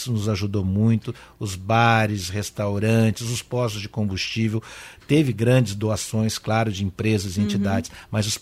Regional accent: Maringá, Paraná, Brazil; born there; Eu que nasci aqui em Maringá, sei da importância de nós termos uma cidade como Maringá.

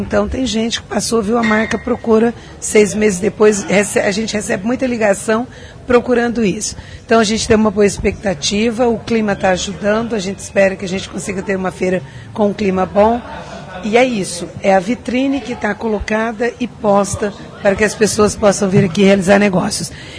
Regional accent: Ceará, Brazil; Porque eu venho de um estado da federação com muitas limitações. Eu sou cearense

